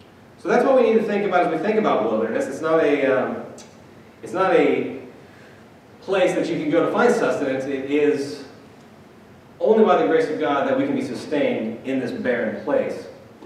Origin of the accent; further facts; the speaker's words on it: Midwest, United States; Now, growing up in the Midwest, when I think about wilderness, my mind goes to deep woods, right?